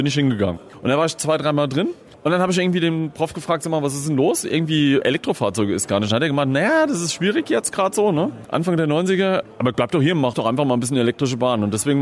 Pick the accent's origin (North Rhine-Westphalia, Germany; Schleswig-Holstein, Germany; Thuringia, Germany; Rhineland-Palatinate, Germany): Rhineland-Palatinate, Germany; Holzhausen an der Haide; born there; Witzigerweise bin ich in dem Dorf geboren worden, wo der Erfinder des Viertaktmotors herkommt, Nikolaus August Otto.